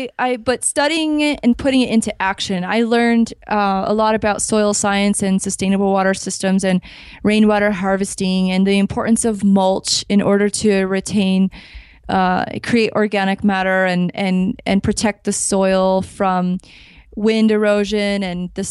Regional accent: Miami, Florida, United States; So there's an appreciation for fruit trees where I grew up in Miami because there's so many of them.

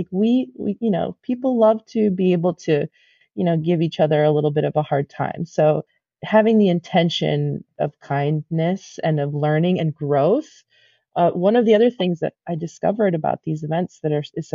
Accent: Chicago, Illinois, United States; like I'm from Chicago, you know, you're from San Francisco, right?

